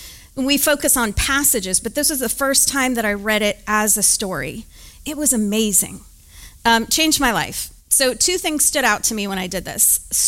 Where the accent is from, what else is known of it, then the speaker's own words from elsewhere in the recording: Albany, Oregon, United States; now in Dallas, United States; So I'm not from here, I'm from Oregon originally.